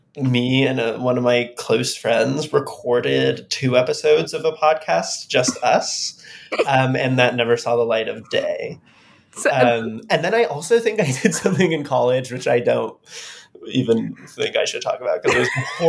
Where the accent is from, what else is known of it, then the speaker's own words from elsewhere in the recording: New York, United States; now in Brooklyn, United States; I'm 26 years old. I grew up in Westchester, New York. I live in Bedford-Stuyvesant. I live in Bed-Stuy. I went to school in Oberlin, Ohio.